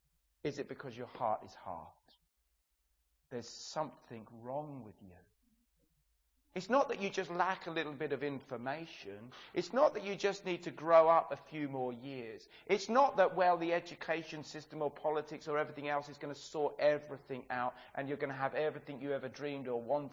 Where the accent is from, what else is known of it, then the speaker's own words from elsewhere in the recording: England, United Kingdom; You see, we're English, aren't we?